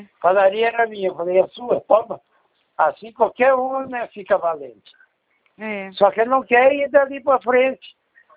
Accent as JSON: {"language": "Portuguese", "town": "Bauru", "region": "São Paulo", "country": "Brazil", "said": "Eu sou aqui de Bauru."}